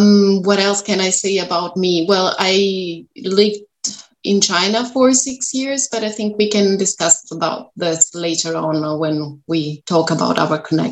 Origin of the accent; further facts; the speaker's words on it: Italy; English is a second language; moved away as an adult; now in Germany; I'm originally from Italy, but I've been living in Germany now for about 11 years.